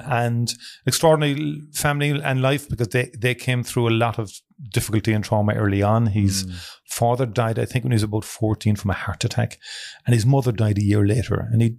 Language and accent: English; Cork, County Cork, Ireland; I was born in Turner's Cross, so we'd walk into town, that whole area of the South Parish. You know, I walked every street of that, like, for as a child and for years growing up.